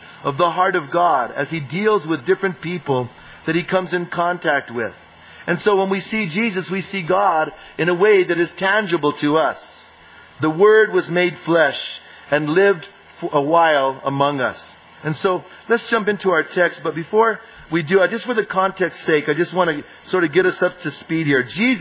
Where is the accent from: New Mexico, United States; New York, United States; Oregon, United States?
New Mexico, United States; Bernalillo; I was raised in Bernalillo, a little small town north of Albuquerque, and I was raised in a Catholic family.